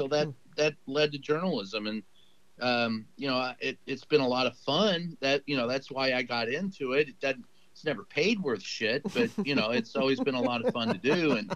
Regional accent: Louisville, Kentucky, United States; Louisville, Kentucky.

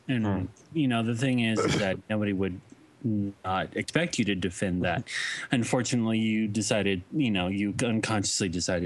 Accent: Rancho Cucamonga, California, United States; He grew up in Upland and I grew up in Rancho.

